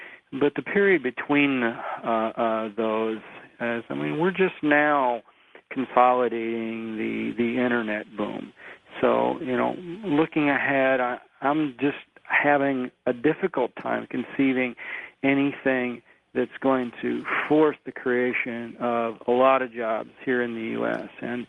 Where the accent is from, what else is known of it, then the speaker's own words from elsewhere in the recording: Danville, Illinois, United States; now in Chicago, United States; My hometown is actually Danville, Illinois. I've lived in Chicago for close to 30 years now, but I grew up in Danville, Illinois.